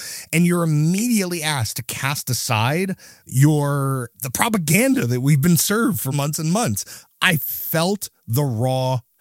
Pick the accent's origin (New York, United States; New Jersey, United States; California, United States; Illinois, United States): New York, United States; Sheepshead Bay; also born or lived in Mill Basin; I grew up in Sheepshead Bay, which is adjacent to Brighton Beach. And then the mansion in that film is in Mill Basin, which is where I spent my teenage years.